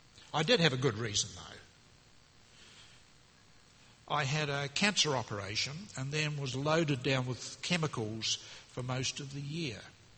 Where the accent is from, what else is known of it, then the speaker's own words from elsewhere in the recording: New Zealand; And being a Kiwi, you're supposed to know all about sheep